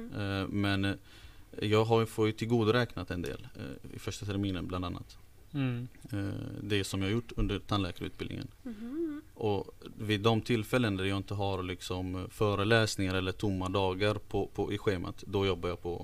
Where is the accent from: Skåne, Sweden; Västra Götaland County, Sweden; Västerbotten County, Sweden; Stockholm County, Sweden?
Västra Götaland County, Sweden; Gothenburg; now in Linköping, Sweden; kommer från Göteborg, fast nu kommer jag faktiskt från Linköping, så att jag är bosatt där för tillfället. Mm. Men grunden från Göteborg.